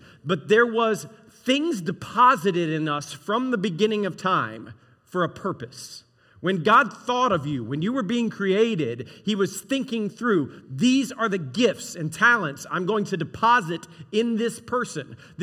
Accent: the South, United States; I'm from the South.

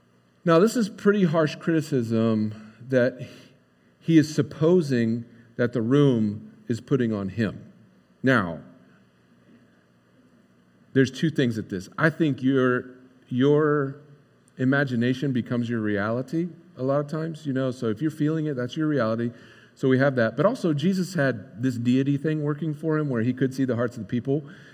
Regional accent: Croton, New York, United States; this was also my basic hometown. I mean, I grew up in Croton, but this is close enough.

